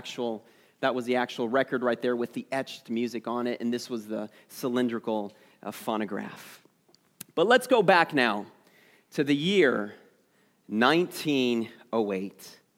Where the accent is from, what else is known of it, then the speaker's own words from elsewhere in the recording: Lincoln, Nebraska, United States; born there; I was born in Lincoln, Nebraska.